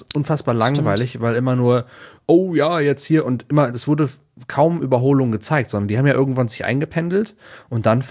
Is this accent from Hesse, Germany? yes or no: no; North Rhine-Westphalia, Germany; ich bin ja in der Nähe von Aachen zur Schule gegangen